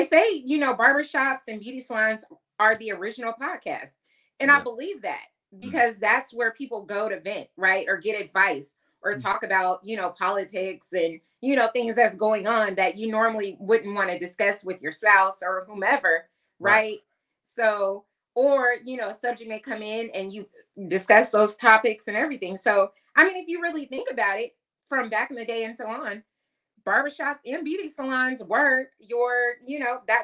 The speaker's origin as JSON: {"language": "English", "town": "Portland", "region": "Oregon", "country": "United States", "tie": "born or raised there", "said": "I always thank my old beautician from my hometown in Portland, Oregon."}